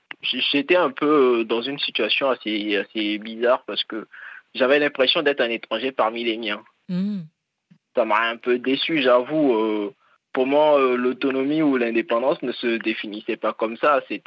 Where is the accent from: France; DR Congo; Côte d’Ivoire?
Côte d’Ivoire; Bouaké, Vallée du Bandama; si vous voyez la carte de la Côte d'Ivoire, je suis originaire de Boaké au centre